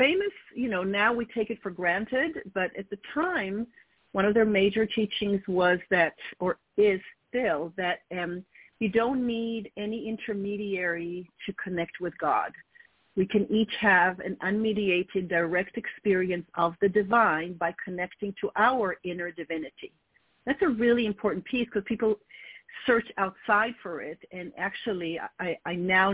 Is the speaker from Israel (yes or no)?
yes; Israel; I was born and raised in Israel to a Polish-born